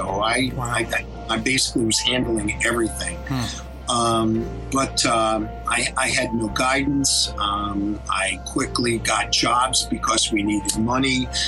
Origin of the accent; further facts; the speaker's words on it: Yonkers, New York, United States; I had a mother and a father and a younger brother, and we grew up in Yonkers, New York